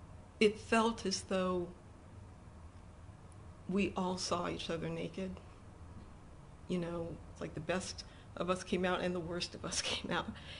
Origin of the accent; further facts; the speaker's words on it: Sandy Hook, Connecticut, United States; So I will say to them, yes, I'm from Sandy Hook. Yes, my son attends the school.